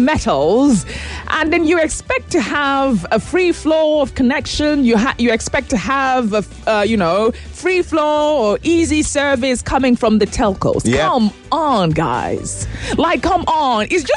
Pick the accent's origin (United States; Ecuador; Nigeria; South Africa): Nigeria; As a Nigerian who is using this services, am I protected?